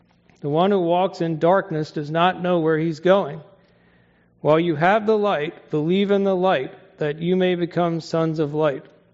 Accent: Kenya; I remember growing up in Kenya, and we would be out in the bush, and we would always light fires, even though it was, you know, hot.

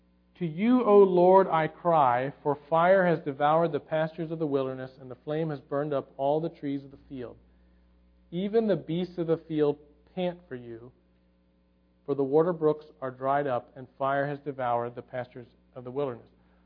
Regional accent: Pennsylvania, United States; When I grew up in Pennsylvania, and we lived out in the country, and when I was growing up, it's not like this anymore, but we didn't really have any tall trees

